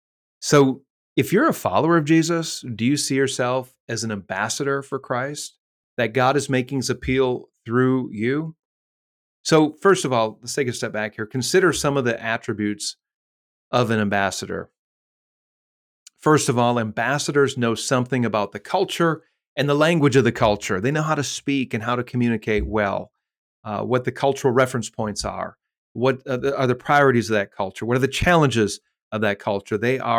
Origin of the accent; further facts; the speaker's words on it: Green Bay, Wisconsin, United States; accent: northern; I have a northern accent. In fact, I speak a little bit of Wisconsinese. I grew up in Green Bay.